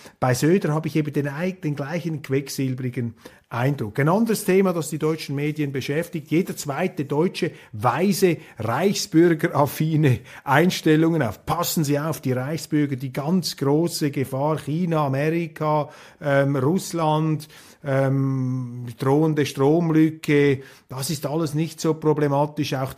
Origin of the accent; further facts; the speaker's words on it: Switzerland; Also wenn ich in Deutschland bin oder in Österreich, dann begegnet mir als Schweizer viel mehr Sympathie als bei deutschen oder österreichischen Journalisten.